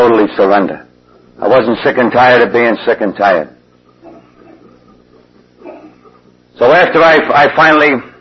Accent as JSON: {"language": "English", "country": "Ireland", "said": "because I'm Irish and I'm thick, and I don't think I would have stayed sober."}